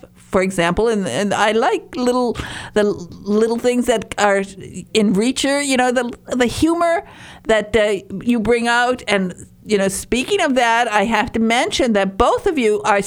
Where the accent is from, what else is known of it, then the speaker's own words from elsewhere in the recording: Michigan, United States; I'm a Youper from Upper Peninsula of Michigan, and we make fun of Canadians, although we talk very much alike.